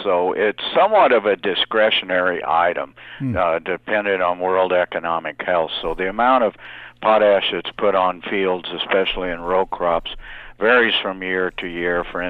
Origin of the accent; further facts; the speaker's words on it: New Mexico, United States; my home state of New Mexico